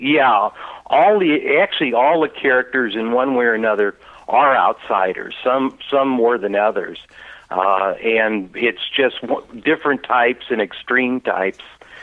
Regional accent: St. Louis, Missouri, United States; Well, I'm from St. Louis originally, and I live here now and teach a little English, but I write full time.

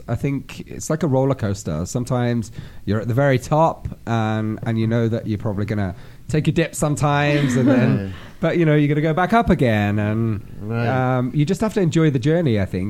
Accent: England, United Kingdom; Like in England, we're like, you know, no sex, please, we're British.

